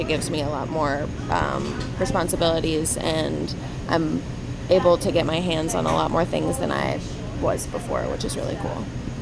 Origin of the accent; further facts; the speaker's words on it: North Carolina, United States; North Carolina.